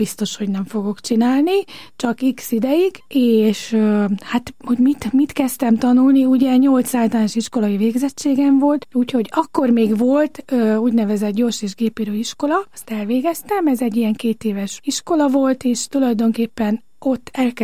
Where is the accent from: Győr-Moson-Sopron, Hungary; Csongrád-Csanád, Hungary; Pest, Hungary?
Pest, Hungary; Tápióbicske; Tápióbicskén nőttem föl, egy kis cigánytelepen